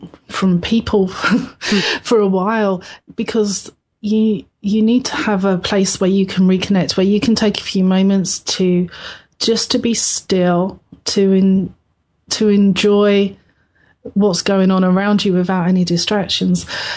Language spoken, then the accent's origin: English; London, United Kingdom; I come from London, and there's a place along the River Thames that to me has always felt very special